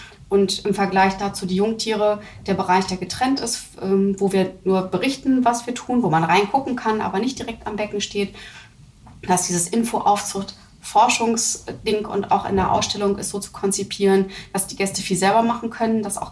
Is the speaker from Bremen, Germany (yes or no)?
no; Hamburg, Germany; Also auch ich bin ja aus Hamburg und nicht nicht Schleswig-Holsteiner.